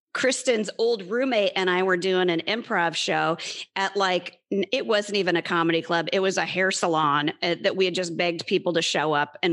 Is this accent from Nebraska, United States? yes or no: yes; Nebraska, United States; now in Los Angeles, United States; we're both from Nebraska and we did not know each other there.